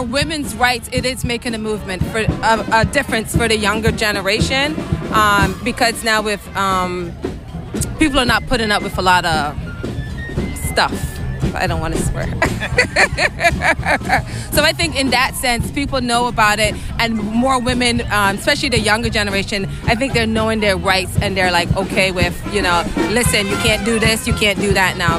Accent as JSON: {"language": "English", "town": "Boston", "region": "Massachusetts", "country": "United States", "said": "I'm from here, Boston."}